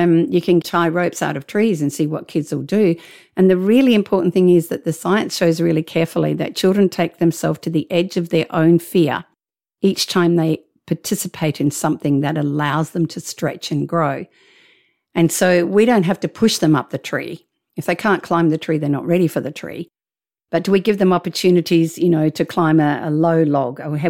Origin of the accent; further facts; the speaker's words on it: Australia; hang on, I'm Australian. We've got sharks, crocodiles, and all sorts of five-all danger.